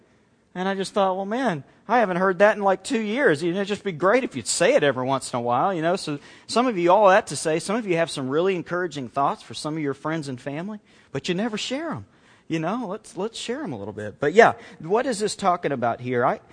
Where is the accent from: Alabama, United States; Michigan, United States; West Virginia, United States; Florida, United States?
Alabama, United States; born there; I started with, like, I was born in Alabama and just took him all the way up to standing before this guy right now.